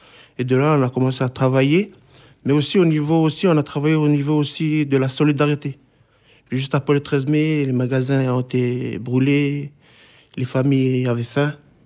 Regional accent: Lifou, Loyalty Islands Province, New Caledonia; En sachant que chez nous, à Lifou, il n'y a que trois chefferies.

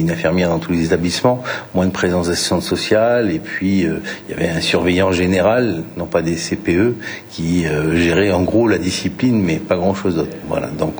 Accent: Nouméa, South Province, New Caledonia; je venais d'une petite école de Magenta, Porte de Fer, toute petite

